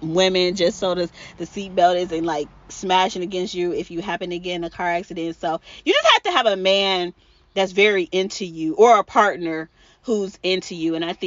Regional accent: Cleveland, Ohio, United States; I'm originally from Cleveland, Ohio.

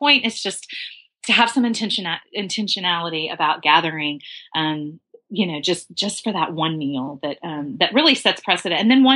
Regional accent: Dallas, Texas, United States; because I grew up in Dallas and entertainment was, you know, with a big fat E, entertainment.

